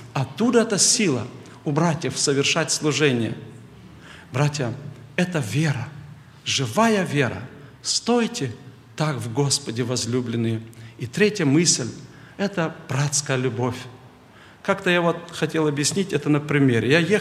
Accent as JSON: {"language": "Russian", "region": "Siberia", "country": "Russia", "said": "Если в Москве потепление, жди 3 дня, а я из Сибири."}